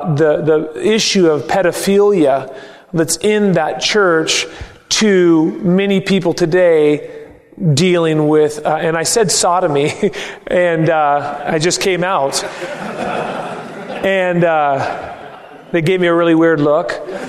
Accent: Seattle, Washington, United States; born there; I was born in Seattle. I think it's the greatest mission field in the world.

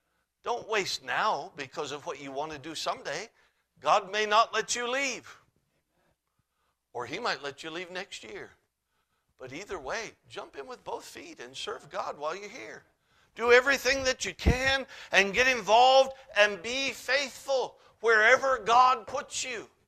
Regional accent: Alaska, United States; I'm from Alaska, spent all my life in Alaska. There at our home church in Fairbanks, Alaska

